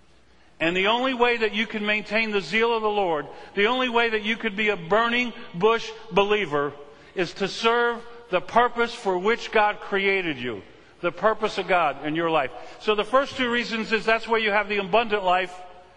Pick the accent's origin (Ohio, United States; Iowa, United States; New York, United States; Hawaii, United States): New York, United States; Brooklyn; I remember when I was growing up in Brooklyn, I was about 11 years old, and I got a revelation. I grew up in Flatbush in Brooklyn